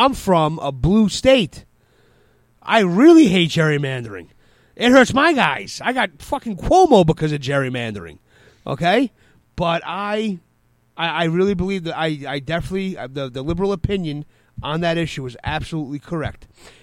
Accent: New York, United States; And I pick it on New York because I'm a New Yorker.

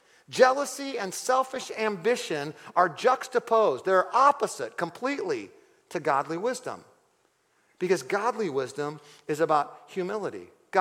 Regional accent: Ohio, United States; Anyway, so in our city, where I grew up in Ohio, Japanese beetles are a huge problem.

